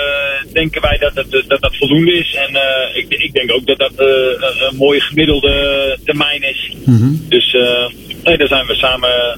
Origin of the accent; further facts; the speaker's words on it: Apeldoorn, Gelderland, Netherlands; Want ja, kijk, ik kom uit Apeldoorn. Ook daar in de buurt is wat meer, is genoeg aanbod.